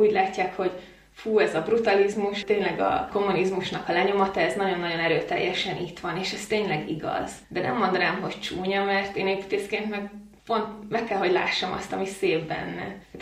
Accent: Újhartyán, Pest, Hungary; born there; Ez Újhartyánon a szülőfalunkban található

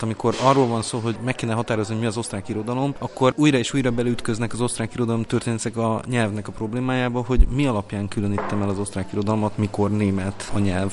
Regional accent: Târgu Mureș, Mureș County, Romania; now in Hungary; Én Marosvásárhelyen nőttem fel, tehát semmi közöm nem volt úgy alapvetően a német nyelvhez meg kultúrához. Én már miután átkerültünk Magyarországra

